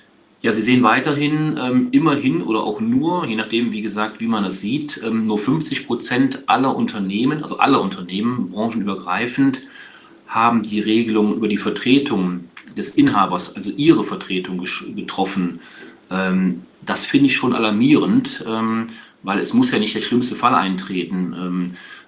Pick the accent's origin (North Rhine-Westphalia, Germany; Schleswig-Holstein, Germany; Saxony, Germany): North Rhine-Westphalia, Germany; Aachen; ich bin kein Kölner, ich komme aus Aachen